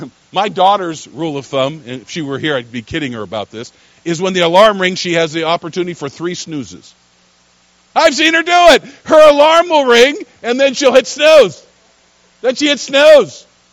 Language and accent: English; Lincoln, Nebraska, United States; I was originally from Lincoln, Nebraska.